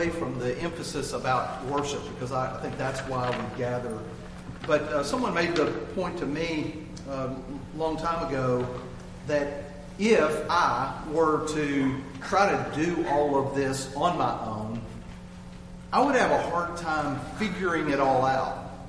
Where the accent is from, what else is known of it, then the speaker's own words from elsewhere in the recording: Tennessee, United States; I mean, I'm from East Tennessee, and there's a whole lot of inbreeding there